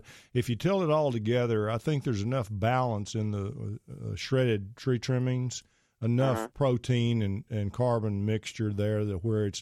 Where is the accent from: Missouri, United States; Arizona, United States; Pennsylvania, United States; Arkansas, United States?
Pennsylvania, United States; Pittsburgh; I'm from Pittsburgh, so I know exactly where you are.